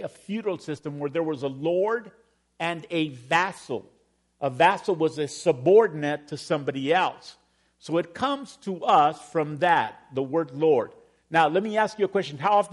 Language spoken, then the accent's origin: English; Mexico; I come from Mexico